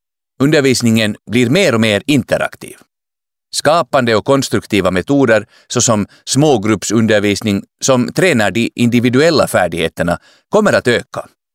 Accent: Finland; Som finländsk lärare är det ändå smidigt att komma igång med arbete i skolan.

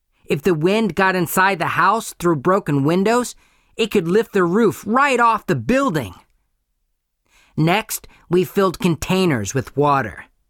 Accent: Wheaton, Illinois, United States; I come from Wheaton, Illinois.

